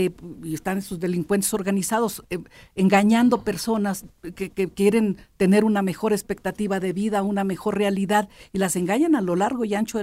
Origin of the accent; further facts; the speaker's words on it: Mexico; yo de veras lo lamento como mexicana